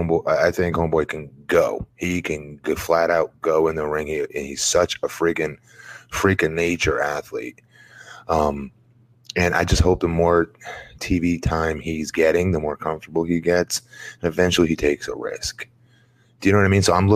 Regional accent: United States; this sounds weird, but I'm American. I don't share that accent with them.

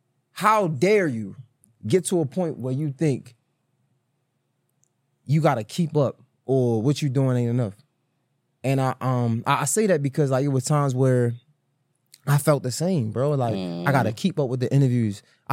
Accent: Baltimore, Maryland, United States; Like, I'm from Baltimore.

